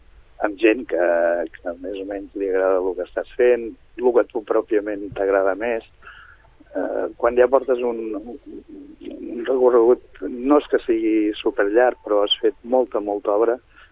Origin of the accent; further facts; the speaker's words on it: Sabadell, Catalonia, Spain; born there; soc nascut a Sabadell i vic a Sabadell. De fet, sempre he sigut molt amant d'aquesta ciutat.